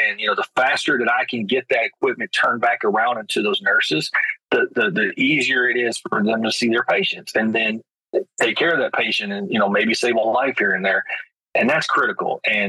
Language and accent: English; Detroit, Michigan, United States; No, you know, I grew up in Detroit, and, you know, when I went in that area, you know, you had a couple of choices.